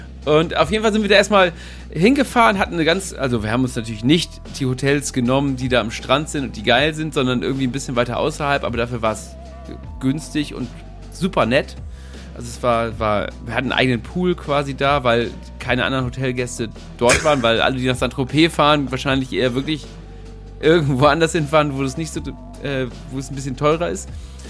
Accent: Oldenburg, Lower Saxony, Germany; Wir sind alle eher von der ländlichen Region, also aus Oldenburg da in der Nähe, und können mit diesem Schickimicki-Zeug wenig anfangen.

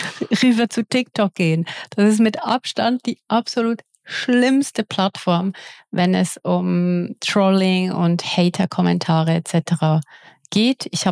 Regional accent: Switzerland; first language Swiss German; German is a second language; ich bin ja Schweizerin und eigentlich ist meine Muttersprache Schweizerdeutsch, aber ich mache natürlich meine Videos in Hochdeutsch. Und das merkt man ab und zu. Und ich spreche auch ein bisschen langsamer in Hochdeutsch, weil ich eigentlich Realtime übersetze in meinem Kopf.

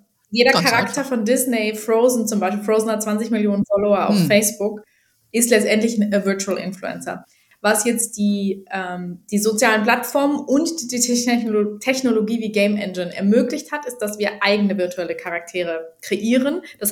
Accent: Germany; Also, ich bin Deutsche, geborene Deutsche.

